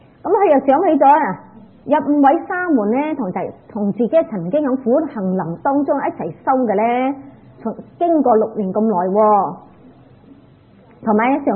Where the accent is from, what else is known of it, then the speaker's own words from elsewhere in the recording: Hong Kong; 我哋香港人飲羊奶牛奶好閒時啊